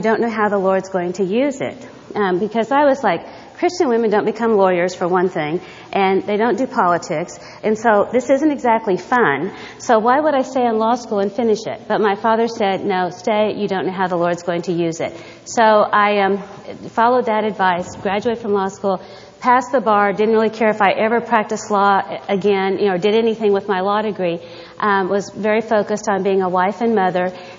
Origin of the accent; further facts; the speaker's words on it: Texas, United States; I'm from Texas, and if you know me at all, you'll know that pretty quickly that I'm from Texas.